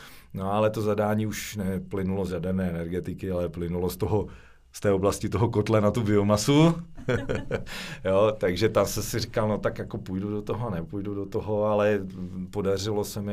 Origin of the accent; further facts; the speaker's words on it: Moravian-Silesian Region, Czechia; protože pocházím z Beskyd, kousek od Kopřivnice